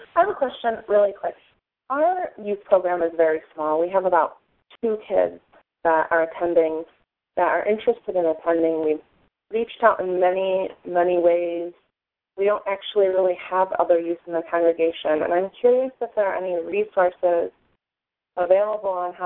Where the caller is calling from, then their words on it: Miami, Florida, United States; I'm calling in from Miami, Florida.